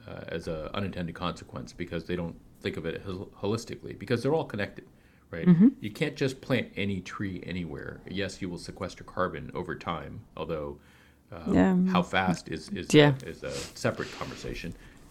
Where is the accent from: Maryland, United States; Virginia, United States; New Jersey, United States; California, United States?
California, United States; Long Beach; Just like in California, in my hometown of Long Beach, they have a program